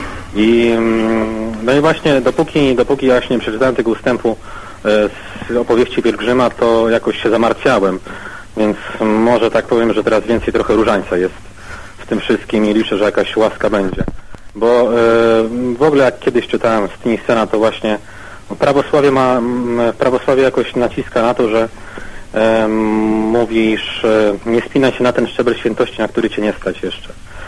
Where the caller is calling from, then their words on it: Warsaw, Masovian Voivodeship, Poland; Ja jestem słuchaczem online z Warszawy.